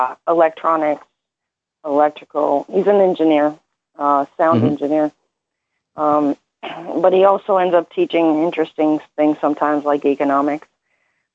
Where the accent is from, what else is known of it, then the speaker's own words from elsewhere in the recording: Canada; I'm sorry, I'm Canadian.